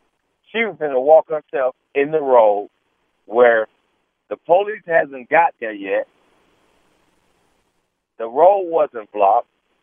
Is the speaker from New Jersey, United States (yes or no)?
no; Florida, United States; also born or lived in Cuba; You know he's going to give me a Cuban because I'm from Florida and Cuba.